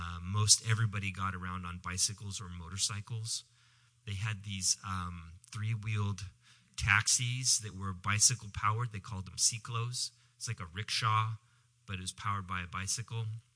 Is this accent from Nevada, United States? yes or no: no; Eugene, Oregon, United States; So I grew up here in Eugene, Oregon. Spent my whole life growing up here, and I went to Sheldon High School.